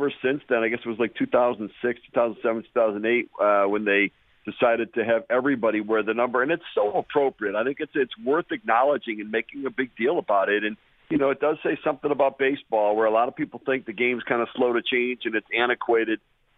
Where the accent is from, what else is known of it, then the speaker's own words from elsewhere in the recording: Detroit, Michigan, United States; back when I was a kid and I grew up in Detroit.